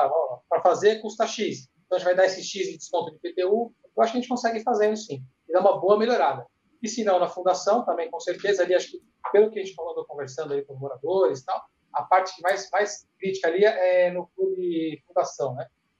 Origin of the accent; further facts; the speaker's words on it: São Bernardo do Campo, São Paulo, Brazil; nasci em São Bernardo. Sou de São Bernardo por um dia. Eu vim morar aqui no meu dia de vida.